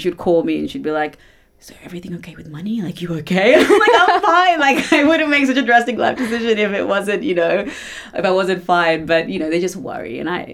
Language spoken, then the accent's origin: English; Australia; I love my culture, but Australia, being Australian is very much a part of my culture as well, you know, because that's part of my identity, because I was brought up here.